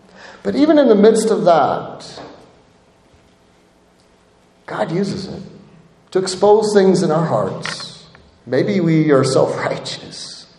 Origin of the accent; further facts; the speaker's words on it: United States; As a patriot, as an American, I care.